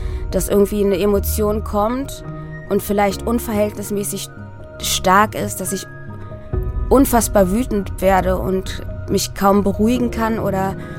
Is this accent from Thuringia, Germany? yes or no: no; Berlin, Germany; also born or lived in Sudan; ich bin 37 Jahre alt, ich bin im Sudan geboren und in Berlin aufgewachsen.